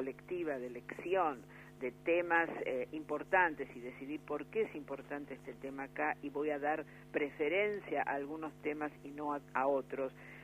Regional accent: Buenos Aires, Argentina; Yo, como porteña, que vivo en la ciudad de Buenos Aires

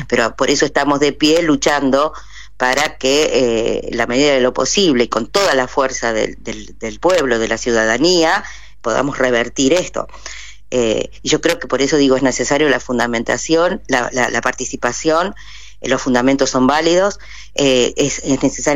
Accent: Argentina; la gratuidad de la educación, que es un bastión nuestro como argentinos

